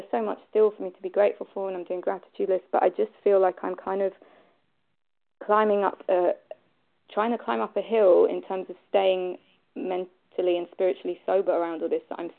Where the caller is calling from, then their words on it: England, United Kingdom; I'm actually calling from England.